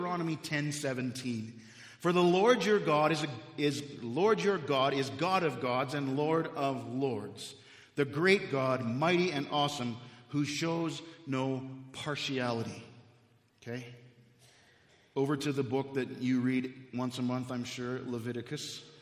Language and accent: English; Canada; and I'm from Canada, and this time of the year it was cold in Canada